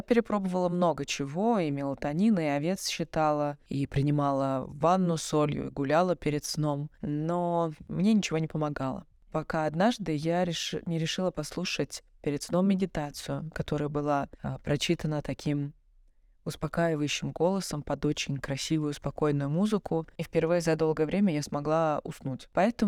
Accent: Moscow, Russia; now in Budapest, Hungary; я живу в Будапеште уже 10 лет, я приехала сюда из Москвы.

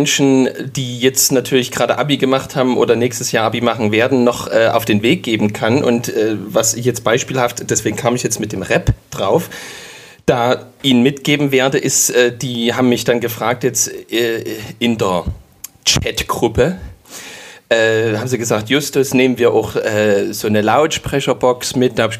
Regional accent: Saxony, Germany; so ist eben Hip-Hop bei uns im Erzgebirge entstanden, ne?

